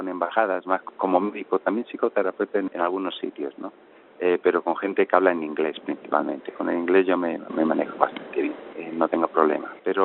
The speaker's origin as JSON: {"language": "Spanish", "country": "Spain", "also_born_or_lived": "Lima, Peru", "moved": "as an adult", "lives_now": "Iran", "said": "yo soy español, estudié en España la carrera de medicina y luego también me especialicé en psicoterapia."}